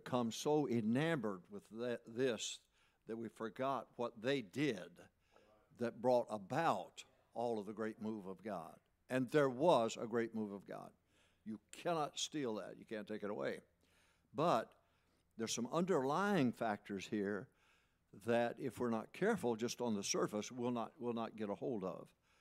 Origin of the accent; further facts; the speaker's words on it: Michigan, United States; also born or lived in Arkansas; I was born in Arkansas, raised in Michigan, and she, in our house, she was a Michigan Wolverine. I went to Michigan State University